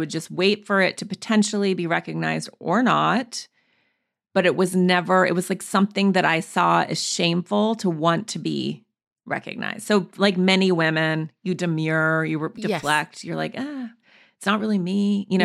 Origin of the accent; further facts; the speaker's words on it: Montana, United States; I grew up in Montana in the woods.